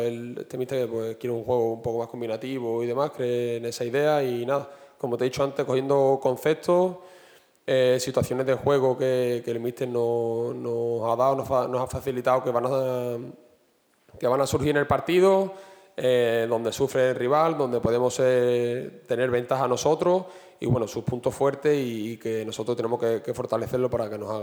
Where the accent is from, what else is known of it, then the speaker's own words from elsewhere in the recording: Huelva, Andalusia, Spain; somos muchos jugadores de Huelva, muchos jugadores que nos duele esto, que nos hemos criado aquí